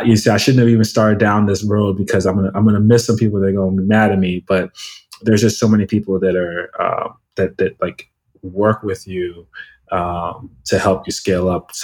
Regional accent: New York, United States; also born or lived in Nigeria; I'm Nigerian. I grew up in New York. I got to New York when I was 4 years old. I went to public school in New York, but then I went to a boarding high school in Virginia.

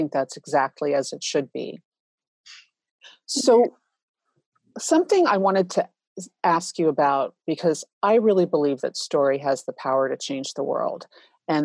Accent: New York, United States; I grew up in New York.

